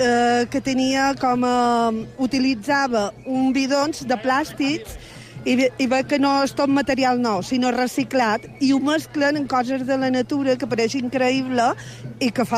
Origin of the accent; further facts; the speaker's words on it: Pollença, Balearic Islands, Spain; now in Inca, Spain; venc des d'Inca, però som de Pollença